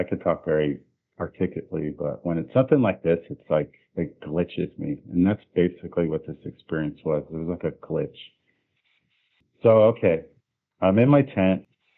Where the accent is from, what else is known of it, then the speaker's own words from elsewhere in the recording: Lake Tahoe, United States; I'm originally from Lake Tahoe, so I relate to it because it's special to me.